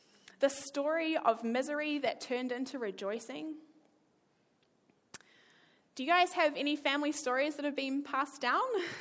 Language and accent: English; New Zealand; I grew up in New Zealand